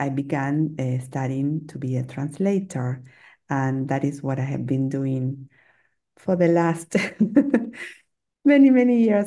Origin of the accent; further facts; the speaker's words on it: Argentina; first language Spanish; English is a second language; My mother tongue is Spanish, South American, Latin American Spanish, because I was born and raised in Argentina. And I began when I was, 6 or 7 years old, learning English as a second language.